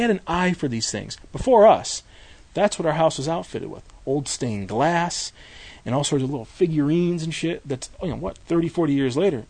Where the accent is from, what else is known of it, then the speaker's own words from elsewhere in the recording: Detroit, Michigan, United States; born there; I was born in Detroit.